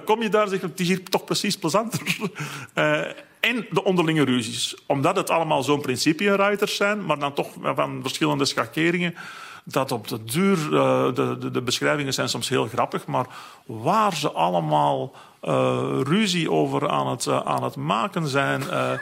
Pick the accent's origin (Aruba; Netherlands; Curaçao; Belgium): Belgium; Flanders; zeker als Vlaming, denk ik, automatisch wel wat voelt